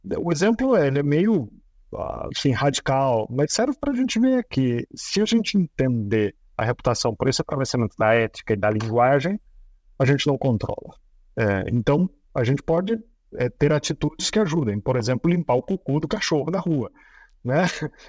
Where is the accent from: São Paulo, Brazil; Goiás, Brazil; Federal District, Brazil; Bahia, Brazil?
São Paulo, Brazil; Botucatu; Eu sou lá de Botucatu, interior de São Paulo, cidade, o centro, pivotal do centro-oeste paulista, né?